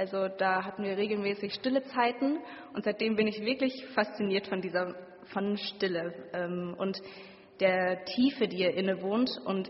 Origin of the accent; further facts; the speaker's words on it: Bielefeld, North Rhine-Westphalia, Germany; born there; aber gebürtig komme ich aus Bielefeld.